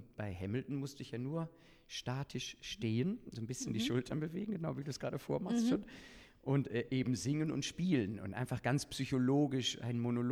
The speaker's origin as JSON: {"language": "German", "town": "Kleve", "region": "North Rhine-Westphalia", "country": "Germany", "said": "Und dann habe ich so mit Operngesang angefangen und eben ein bisschen bei uns in Kleve, in der Kleinstadt, war nicht so viel."}